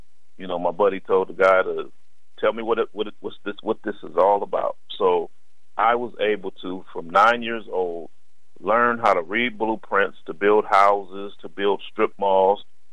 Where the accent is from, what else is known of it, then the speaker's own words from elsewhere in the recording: Compton, California, United States; I grew up in Compton, California